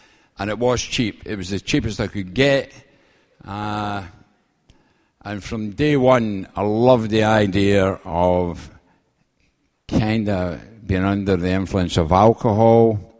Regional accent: Scotland, United Kingdom; now in London, United Kingdom; I come from Scotland, actually. You probably realize it with my accent. But I live in London

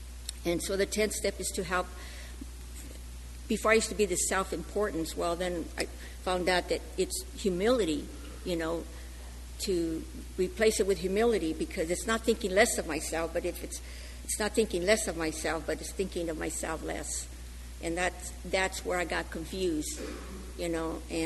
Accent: Los Angeles, California, United States; born there; You know, I was born in East L.A.

